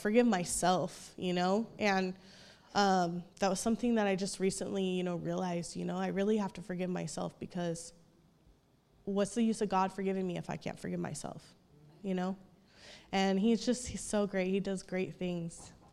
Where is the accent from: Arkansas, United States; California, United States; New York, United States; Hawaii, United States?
California, United States; Fresno; I'm 33 years old. I'm from Fresno, California. I was adopted when I was 4. I was raised in church.